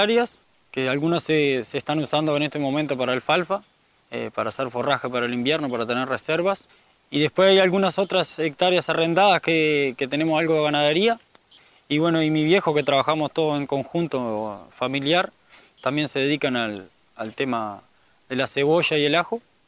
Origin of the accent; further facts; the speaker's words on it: Los Cerrillos, Canelones, Uruguay; soy de Los Cerrillos, departamento Canelones